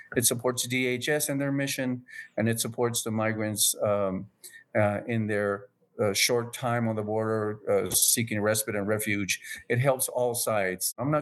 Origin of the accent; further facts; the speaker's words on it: Texas, United States; being a Texan, being here in Texas